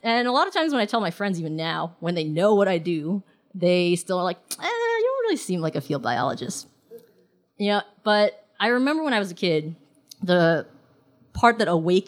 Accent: New York City, New York, United States; also born or lived in Hong Kong; You know, my upbringing was in two of the most hyper-metropolitan cities in the world. I was born in Hong Kong, and I grew up in New York City.

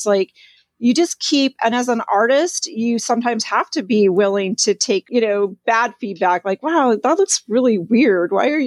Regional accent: Ames, Iowa, United States; And growing up in Ames was a great place in a way because it is a college town.

